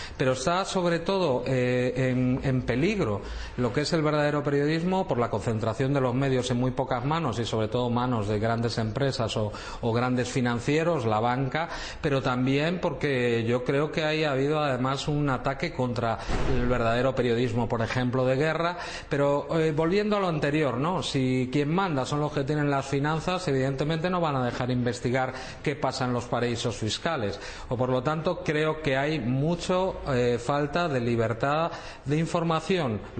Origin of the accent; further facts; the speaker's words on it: Spain; sino como ciudadano español